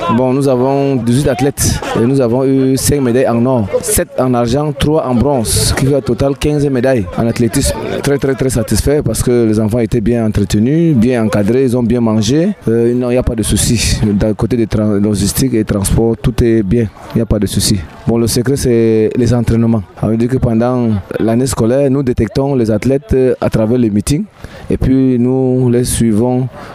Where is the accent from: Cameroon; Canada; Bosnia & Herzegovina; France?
Cameroon; Maga, Far North; chez moi, à Maga, j'ai un centre d'entraînement à Maga et à Yagua.